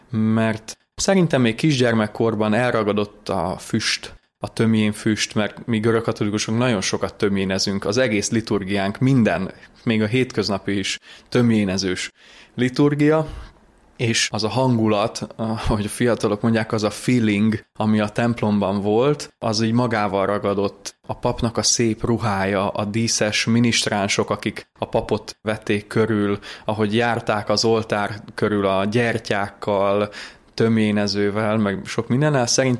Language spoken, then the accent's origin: Hungarian; Zakarpattia Oblast, Ukraine; also born or lived in Lutsk; Kárpátaljáról érkeztem, viszont nem Kárpátalján születtem. Vegyes házasságból származom, édesapám ukrán, édesanyám kárpátaljai magyar, és én még akkor születtem, amikor a szüleim Luck városában éltek